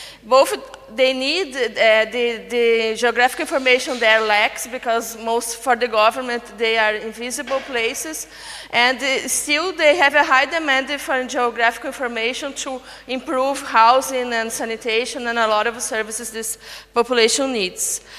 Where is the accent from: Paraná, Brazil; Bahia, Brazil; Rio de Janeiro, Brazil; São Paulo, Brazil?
Paraná, Brazil; Curitiba; English is a second language; I am from Curitiba, south of Brazil.